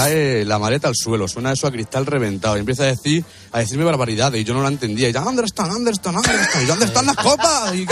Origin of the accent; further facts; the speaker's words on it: Spain; como buen español